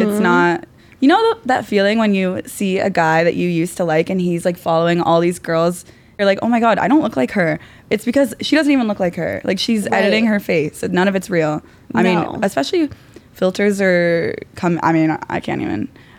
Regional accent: Ohio, United States; I was a poor kid. I was from Ohio.

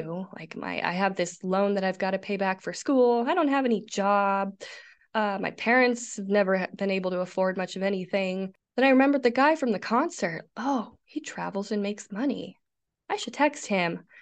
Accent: Nebraska, United States; I'm from the Midwest, good old state of Nebraska.

